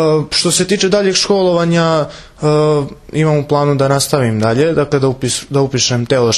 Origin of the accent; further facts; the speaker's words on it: Lazarevac, Belgrade, Serbia; dolazim iz Lazarevca, Šumadijska sam eparhija, imam 19 godina.